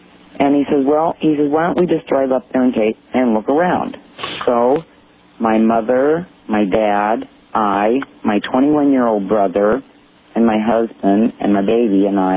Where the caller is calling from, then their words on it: Omaha, Nebraska, United States; I'm calling from Omaha, Nebraska.